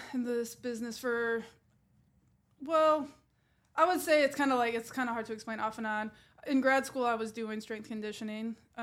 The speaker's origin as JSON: {"language": "English", "town": "Green Bay", "region": "Wisconsin", "country": "United States", "said": "So originally from Green Bay, Wisconsin, and then school."}